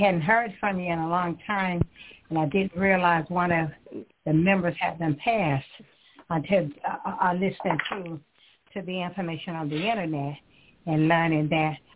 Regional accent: Camilla, Georgia, United States; now in Tallahassee, United States; I'm a country girl. I'm from Camilla, Georgia, but I reside in Tallahassee, Florida. So I'm a Georgia girl. I'm a barefooted Georgia girl.

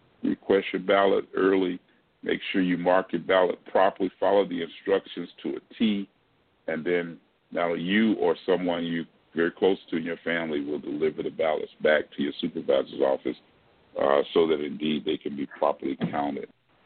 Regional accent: Florida, United States; Well, you know, it seems like my home state of Florida has always, it's now become the example for many of these challenges.

